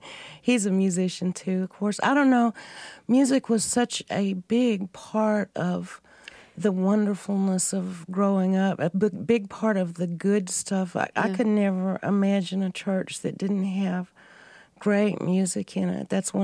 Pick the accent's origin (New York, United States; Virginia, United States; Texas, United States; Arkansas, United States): Texas, United States; Lubbock; growing up in Lubbock in that little box